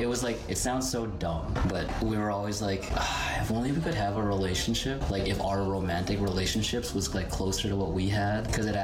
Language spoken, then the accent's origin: English; Saskatchewan, Canada; a lot of people from the hardcore scene that I grew up in Saskatchewan